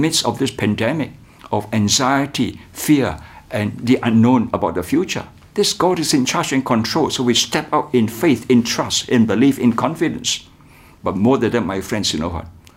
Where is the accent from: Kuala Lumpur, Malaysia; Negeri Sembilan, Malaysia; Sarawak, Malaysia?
Kuala Lumpur, Malaysia; I'm a pastor from Kuala Lumpur.